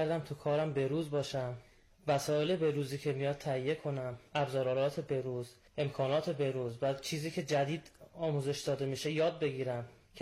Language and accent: Persian; North, Iran; بعد ما شمالی هستیم مثلاً شمالی هم اکثرا تو کار آرشگری